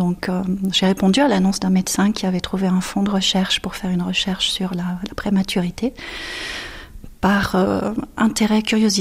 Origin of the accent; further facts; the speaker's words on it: France; parce qu'en tant que bonne française, les langues, c'est pas notre fort.